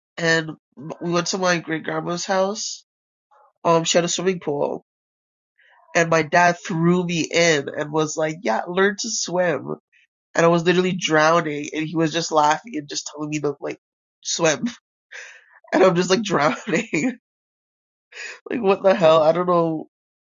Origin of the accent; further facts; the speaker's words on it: Jamaica; like I grew up in like the very ghetto area of Jamaica.